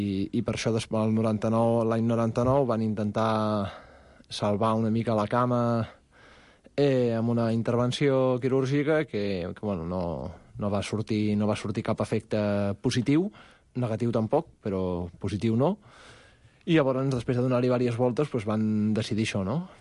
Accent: Barcelona, Catalonia, Spain; born there

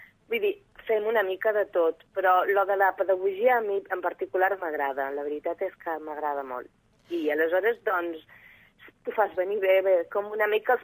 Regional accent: Balearic Islands, Spain; jo soc mallorquina

